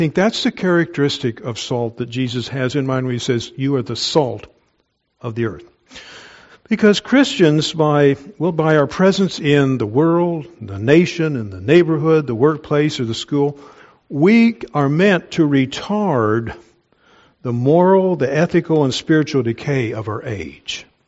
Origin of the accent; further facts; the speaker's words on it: Kansas, United States; I'm from Kansas, where we learn to do that sort of stuff.